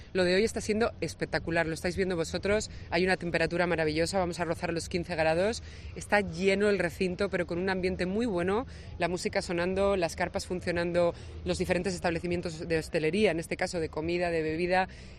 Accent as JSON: {"language": "Spanish", "town": "Valladolid", "region": "Castile and León", "country": "Spain", "said": "Para mí este fin de semana es algo que, como vallisoletana, me emociona."}